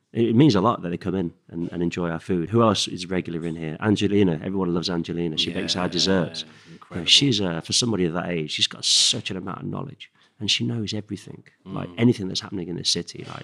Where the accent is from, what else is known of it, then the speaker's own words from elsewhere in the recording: Midlands, United Kingdom; we're from the Midlands, but we've lived all over the UK